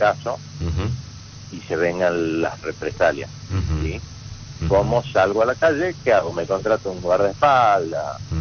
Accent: Tucumán, Argentina; soy tucumano, me gusta Tucumán, pero hoy estoy cansado de Tucumán.

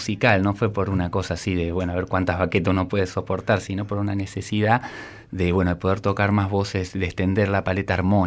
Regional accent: Argentina; Yo soy argentino, sí.

